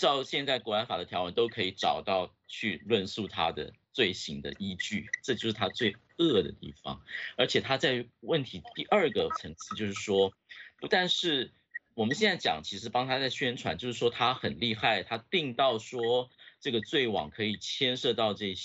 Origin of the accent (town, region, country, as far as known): Hong Kong